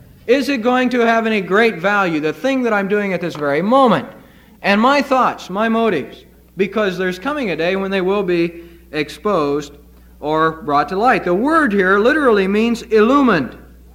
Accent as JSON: {"language": "English", "country": "United States", "tie": "born there", "said": "You know, I'm glad I was born in America."}